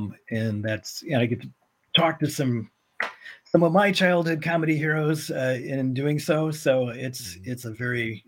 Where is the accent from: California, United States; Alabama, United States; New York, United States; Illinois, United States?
Illinois, United States; Peoria; I'm from Peoria, Illinois, originally, which is, that's a not a bad place for comedy people to come from.